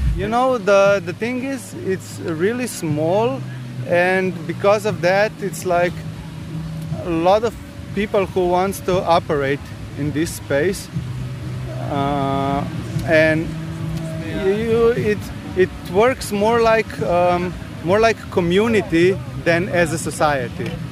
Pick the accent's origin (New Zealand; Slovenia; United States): Slovenia; Ljubljana; English is a second language; I'm from Ljubljana, the capital of Slovenia, and he's from Maribor, second biggest city.